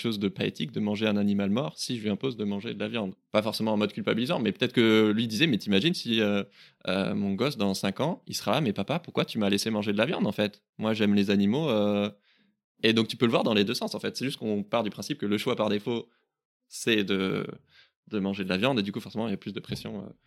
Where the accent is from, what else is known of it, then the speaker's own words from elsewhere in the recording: Toulouse, Occitanie, France; Je suis de Toulouse, du Sud-Ouest, donc ouais.